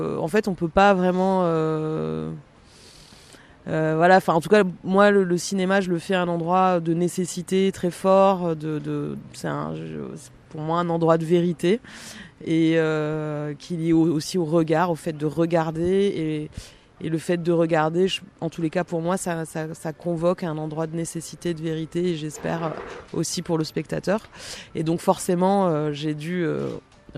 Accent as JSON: {"language": "French", "town": "Algiers", "region": "Algiers Province", "country": "Algeria", "tie": "born or raised there", "said": "j'avais pris la décision de retourner filmer à Alger, ma ville natale"}